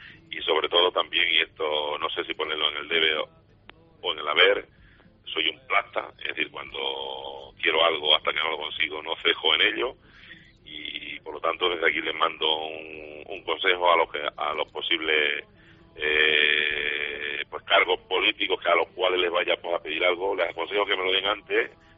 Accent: Valdefuente, Spain; como vecino de Valdefuente, aportar pues mi granito para que mi pueblo pues bueno pues crezca algo más

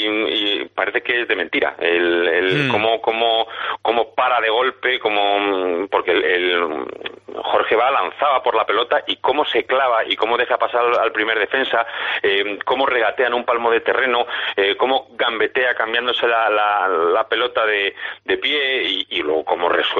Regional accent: Bilbao, Basque Country, Spain; born there; yo soy del Atleti porque nací en Bilbao y de Cádiz porque estoy casado con una chica de San Fernando y llevo más de 30 años parando por allí con mucha frecuencia

